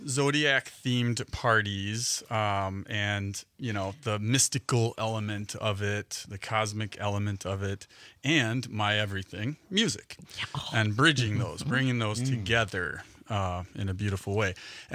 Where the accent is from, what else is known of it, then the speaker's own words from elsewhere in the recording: Madison, Wisconsin, United States; So, yeah, I grew up in Madison. I went to UW.